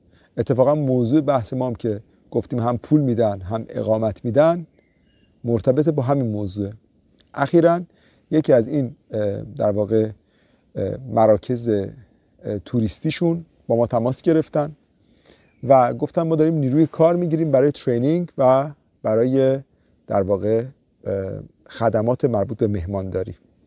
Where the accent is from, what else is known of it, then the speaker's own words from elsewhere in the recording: Iran; البته چون ما ایرانی هستیم